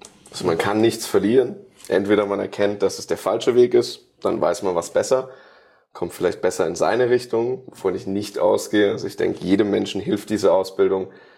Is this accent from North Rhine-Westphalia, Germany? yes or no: no; Karlsruhe, Baden-Württemberg, Germany; ich komme aus Karlsruhe, da wird jetzt bald vielleicht wieder so ein großes Reha-Zentrum eröffnet, munkelt man.